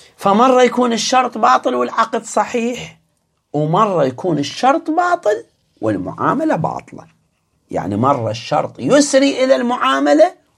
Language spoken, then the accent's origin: Arabic; Iraq; قلت لكم احنا عندنا في العراق اكو بنك واحد